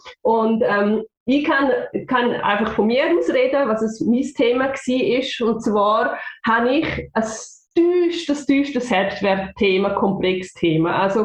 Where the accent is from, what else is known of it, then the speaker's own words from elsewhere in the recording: Switzerland; accent: Swiss German; first language Swiss German; auf Schweizerdeutsch reden, habe ich mir jetzt gerade entschieden, weil das ist authentisch, das ist meine Muttersprache und da fühle ich mich daheim.